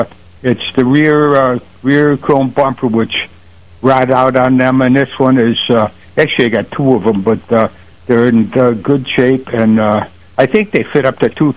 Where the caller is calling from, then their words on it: Attica Center, New York, United States; I'm up here in sunny Attica Center.